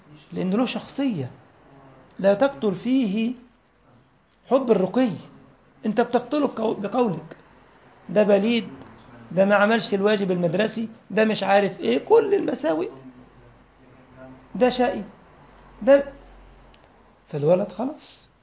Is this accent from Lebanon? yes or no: no; Egypt; كان أحد الدكاترة عندنا في مصر كان دكتور في البلاغة في كلية دار علوم تقريبا